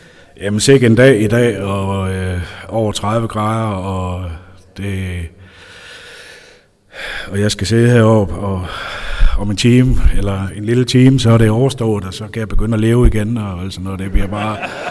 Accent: Aarhus, Central Denmark Region, Denmark; born there; Men jeg er født i Aarhus

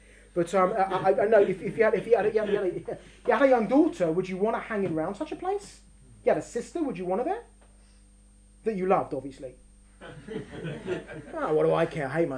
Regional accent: London, United Kingdom; Okay, I don't know that because I'm a Londoner.

